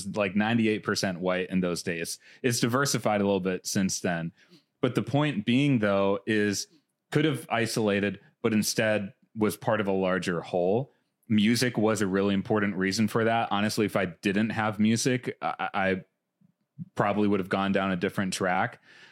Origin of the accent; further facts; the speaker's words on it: Midwest, United States; We're the people from the Midwest, the people who are like, who can bring that Midwestern voice.